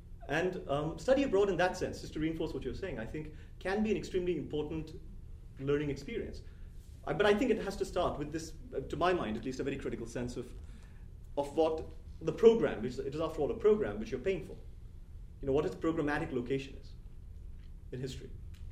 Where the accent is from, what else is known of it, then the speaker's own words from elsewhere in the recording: India; moved away as an adult; now in United States; I was brought up in India, and I went to grad school in the US.